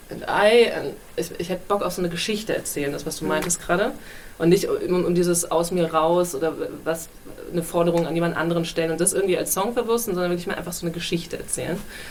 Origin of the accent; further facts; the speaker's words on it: Baltic coast, Germany; Ich bin an der Ostsee aufgewachsen.